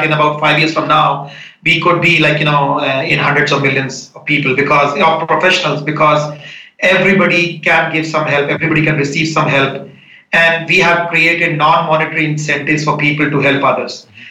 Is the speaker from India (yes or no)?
yes; India; moved away as an adult; So I grew up in India, went to IIT Delhi, did my comp science from there.